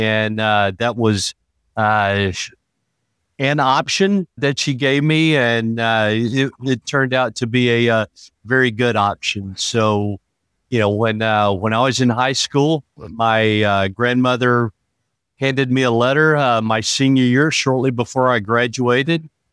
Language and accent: English; Lincolnton, Georgia, United States; also born or lived in Fort Rucker, Alabama; Well, originally I was born at Fort Rucker as a military brat. And I unfortunately am a Gold Star son. So shortly after my dad was shot down and killed in Vietnam, my mom, sister, and myself moved back to Lincolnton, Georgia, stayed there for a little bit